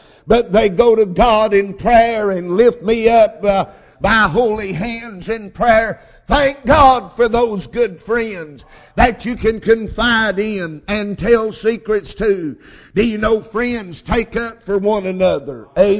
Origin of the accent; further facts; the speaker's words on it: Alabama, United States; I'm from Alabama, but I'm not able to play football anymore